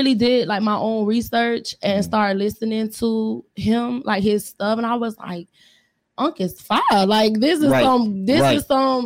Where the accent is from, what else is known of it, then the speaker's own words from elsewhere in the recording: Tampa, Florida, United States; That 81 trigger. I'm from Tampa, Florida.